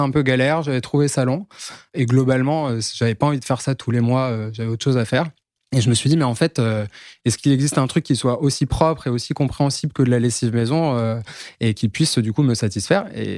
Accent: Lyon, Auvergne-Rhône-Alpes, France; now in Paris, France; Alors donc … j'ai 33 ans, je suis originaire de Lyon. J'habite à Paris depuis quelques années maintenant

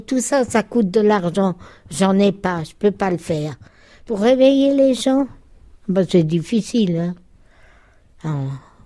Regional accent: Mons, Grand Est, France; born there; Je suis née le 3-7-1929 à Mons, Meurthe-et-Moselle.

